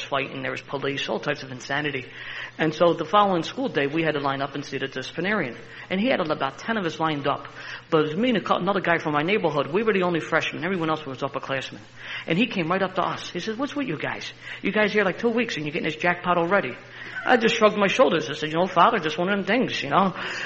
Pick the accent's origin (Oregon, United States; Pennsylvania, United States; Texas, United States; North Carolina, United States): Pennsylvania, United States; Philadelphia